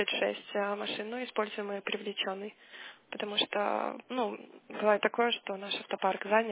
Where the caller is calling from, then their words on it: Minsk, Belarus; Да, да, звоню я вам из Минска.